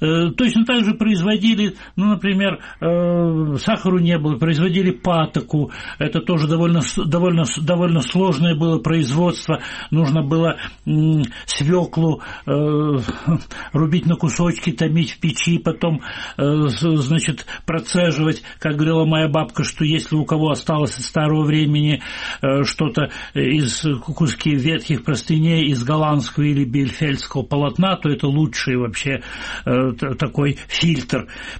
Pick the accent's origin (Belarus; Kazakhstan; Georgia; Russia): Kazakhstan; North Kazakhstan Region; Так я, кстати, родился в Казахстане, должен был родиться в Москве. Вот. И они осели в таком небольшом городке на границе Казахстана и Сибири.